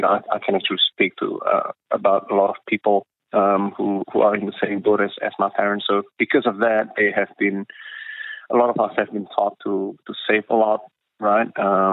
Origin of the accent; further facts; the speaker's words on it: Indonesia; I mean, this is the way we were raised as well in Indonesia is to have a good education.